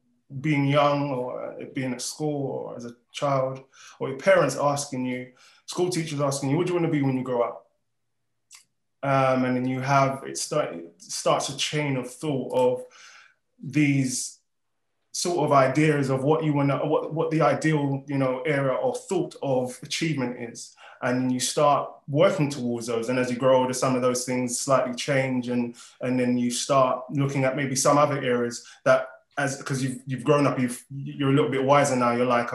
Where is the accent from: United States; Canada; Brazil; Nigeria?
Nigeria; I mean, in my family, I'm Nigerian.